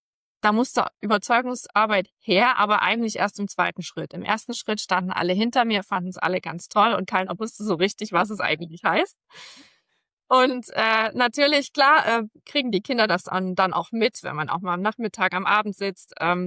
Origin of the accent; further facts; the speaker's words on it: Saxony, Germany; Ich bin 40 Jahre alt. Ich komme aus der Nähe von Dresden. Auf einer ländlichen Gegend hier wohne ich mit meiner Familie, wo sich Fuchs und Hase guten Nacht sagen.